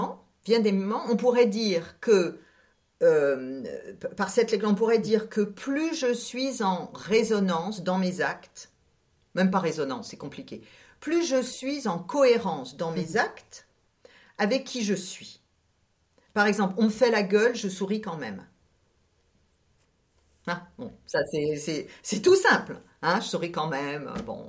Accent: Grand Est, France; born there; Je suis née en Alsace, la mer, je l'ai pas vue tout de suite. C'était loin, c'était impossible.

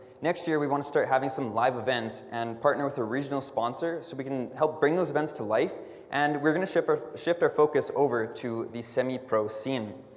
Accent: Canada; we couldn't get it because we're Canadian.

